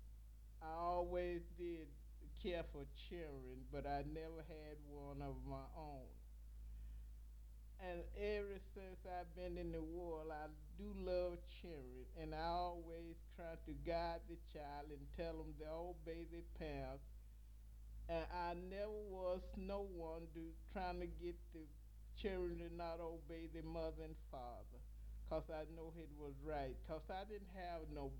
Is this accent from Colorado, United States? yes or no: no; Madison, Georgia, United States; born there; I was born in Madison, Georgia.